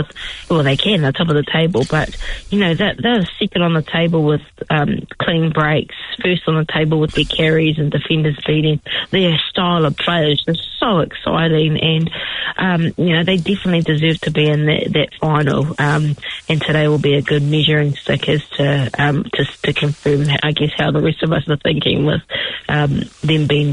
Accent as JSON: {"language": "English", "region": "Manawatū-Whanganui", "country": "New Zealand", "said": "I'm actually from Manawatu"}